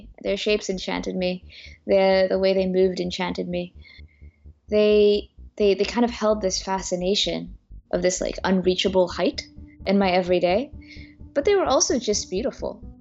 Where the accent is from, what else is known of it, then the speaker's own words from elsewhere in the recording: Eritrea; I come from Eritrea, a country in the Horn of Africa, north of Ethiopia.